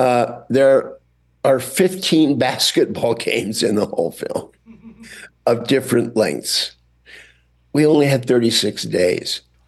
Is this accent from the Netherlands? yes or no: no; Indiana, United States; Growing up in Indiana, you know, that was where I lived. Those were the fields. Those were the woods. Those were the small towns and the people in the small towns.